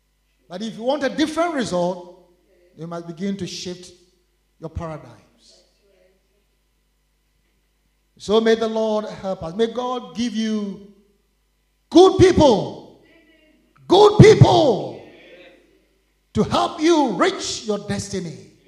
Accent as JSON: {"language": "English", "town": "Cape Coast", "region": "Central Region", "country": "Ghana", "tie": "born or raised there", "said": "the AOG in Cape Coast, my hometown."}